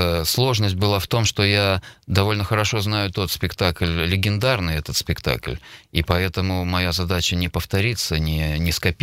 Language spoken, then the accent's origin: Russian; Minsk, Belarus; Да, я родился в Минске.